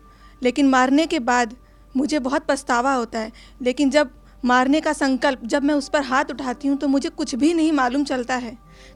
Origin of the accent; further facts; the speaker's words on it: Kolkata, West Bengal, India; मैं कलकत्ता से आई हूँ।